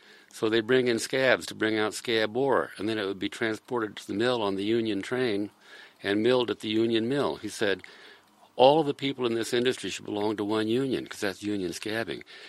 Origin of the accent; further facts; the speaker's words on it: Utah, United States; I was from Utah. Nobody ever heard of anybody from Utah.